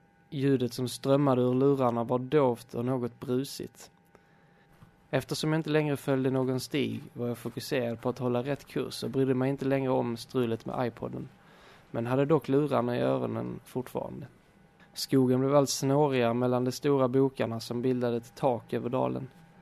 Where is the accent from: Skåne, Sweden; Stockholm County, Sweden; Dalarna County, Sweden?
Skåne, Sweden; Röstånga; Jag är född och uppvuxen i Röstånga, en liten by vid foten av Söderåsen.